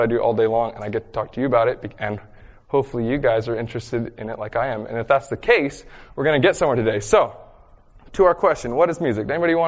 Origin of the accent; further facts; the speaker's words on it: Canada; Dad was American, and we grew up in Canada